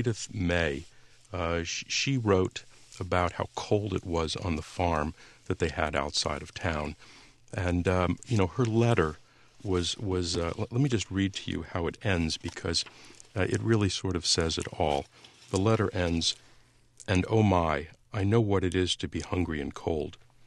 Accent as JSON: {"language": "English", "town": "Canton", "country": "United States", "tie": "born or raised there", "said": "it was more money than most people in my hometown of Canton had seen in memory. Unemployment was 50%, that's the estimate, back then in my hometown."}